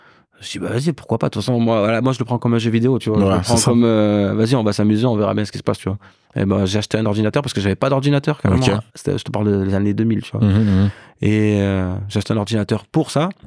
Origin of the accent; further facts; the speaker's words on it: Marseille, Provence-Alpes-Côte d'Azur, France; Bah déjà, j'ai grandi à Marseille. Mm-hmm. Voilà, je suis pas de chez vous, moi je suis de Marseille.